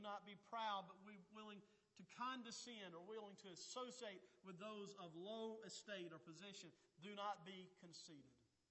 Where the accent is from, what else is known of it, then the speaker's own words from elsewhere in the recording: Birmingham, Alabama, United States; Growing up in Birmingham, Alabama, it seemed like that every Saturday and Sunday for about 8 months out of the year, we'd go out door knocking.